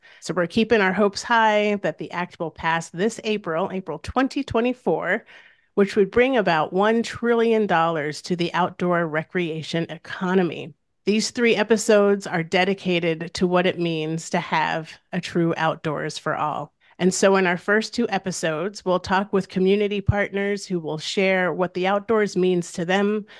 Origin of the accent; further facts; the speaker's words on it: Washington, District of Columbia, United States; we'll follow along for TPL's annual Day on the Hill event in my hometown, Washington, D.C.